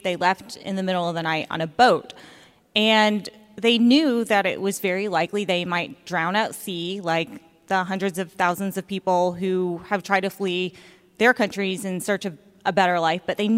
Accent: Augusta, Georgia, United States; And when I was young, growing up in Augusta, Georgia, I knew, yeah, Augusta in the house.

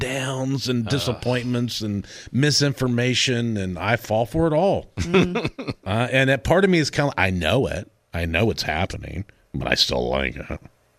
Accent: Tennessee, United States; But growing up in Tennessee, Tennessee, being a Vol fan

